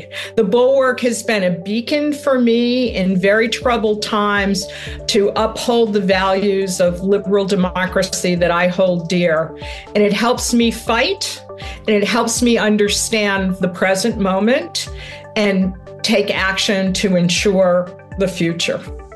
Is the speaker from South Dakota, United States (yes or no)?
no; Chicago, Illinois, United States; from Chicago, Illinois.